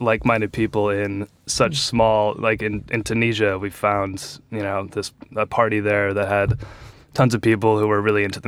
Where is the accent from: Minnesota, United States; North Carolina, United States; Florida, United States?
Minnesota, United States; St. Paul; This is another friend, actually, growing up in St. Paul, Minnesota. I've known him since we were five.